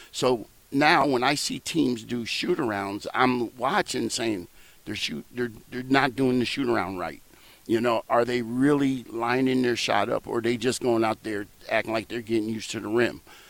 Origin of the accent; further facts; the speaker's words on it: the South, United States; born there; We were, you know, in the South during that time. I was born in the South during Jim Crow. During Jim Crow era, I was born in a segregated hospital.